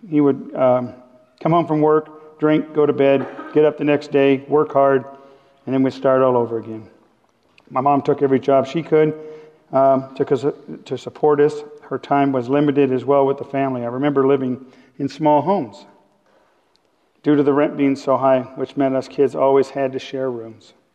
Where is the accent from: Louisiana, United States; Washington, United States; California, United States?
California, United States; Monrovia; born there; I was born in Monrovia, California, to two very hard-working parents.